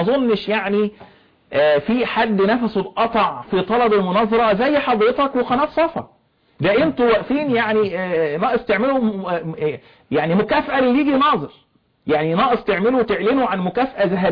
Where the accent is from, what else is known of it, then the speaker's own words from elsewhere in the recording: Egypt; بلدنا مصر